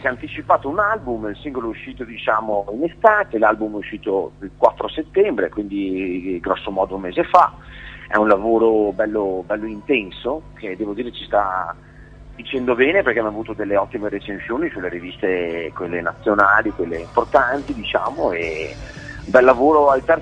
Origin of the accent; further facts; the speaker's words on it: Veneto, Italy; Io sono veneto, come molto probabilmente si evince dalla cadenza.